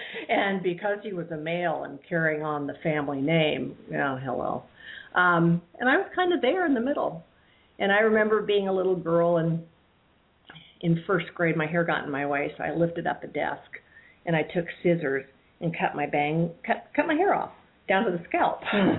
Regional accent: Ohio, United States; born there; I was born in Ohio.

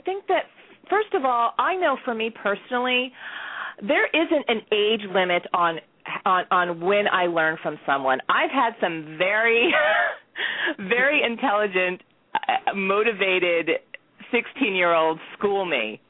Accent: the South, United States; now in New York City, United States; I grew up in the South, but I have called New York City my home. It'll be 17 years the end of January.

